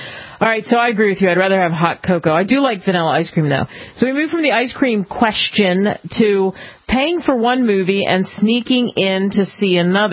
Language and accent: English; Philadelphia, Pennsylvania, United States; also born or lived in Chicago; I've lived in every single section of the United States, not every state, but I grew up in Philadelphia.